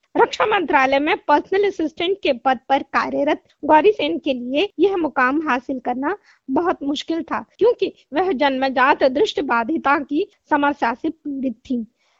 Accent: Lucknow, Uttar Pradesh, India; मैं मूलतः लखनऊ की रहने वाली हूँ।

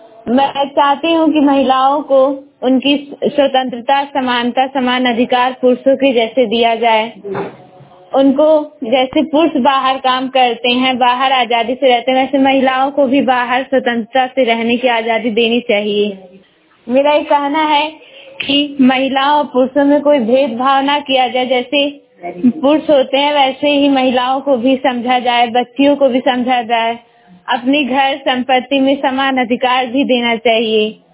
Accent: Ramapur, Uttar Pradesh, India; मैं रमापुर से बिलोंग करती हूँ, जिला संत कबीर नगर।

